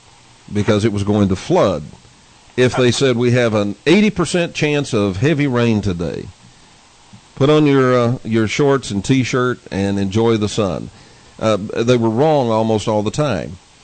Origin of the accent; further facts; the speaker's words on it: Dallas, Texas, United States; I grew up in Dallas, Texas